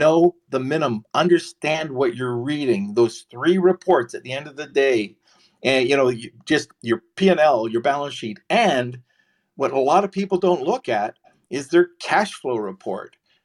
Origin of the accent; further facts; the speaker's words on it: Canada; I'm from Canada.